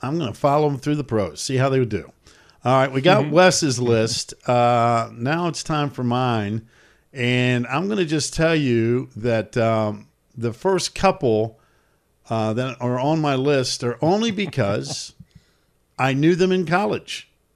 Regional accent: North Carolina, United States; Because you and I, growing up in North Carolina, I wasn't a big fan of the light blue.

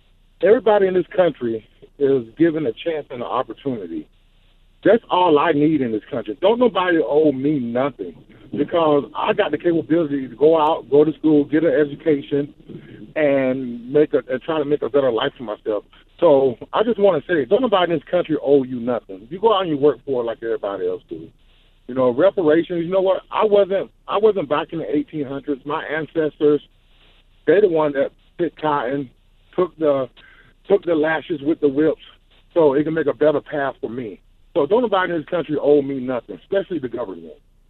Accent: North Carolina, United States; A man told me a long time ago, and I'm from North Carolina, Paul

